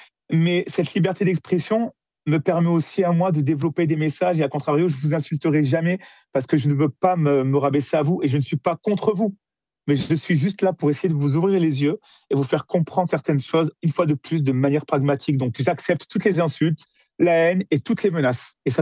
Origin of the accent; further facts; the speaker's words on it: France; Moi, avant d'être européen, je suis français aujourd'hui.